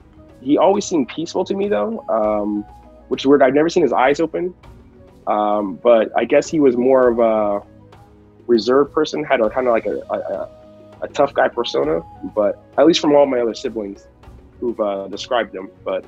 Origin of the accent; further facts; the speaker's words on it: Connecticut, United States; Growing up in Connecticut was kind of interesting. Like, I think I was one of the few Black people in the school.